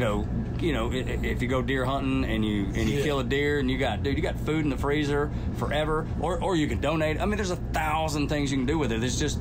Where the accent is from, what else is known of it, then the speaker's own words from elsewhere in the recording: Georgia, United States; And you know, being born and raised in Georgia myself, man, that's one of the things I think I'm most proud of is that people from here, they really embrace that.